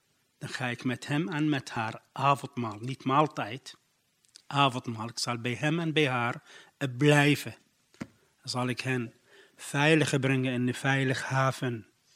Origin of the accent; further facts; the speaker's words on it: Nineveh, Iraq; Dutch is a second language; Ik kom uit Nineveh. Ja, jaren heb ik gewerkt.